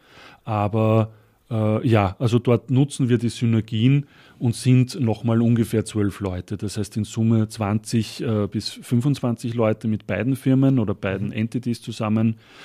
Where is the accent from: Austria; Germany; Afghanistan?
Austria; Deutschland ist jetzt für uns auch als Österreicher sicher der wichtigste Markt.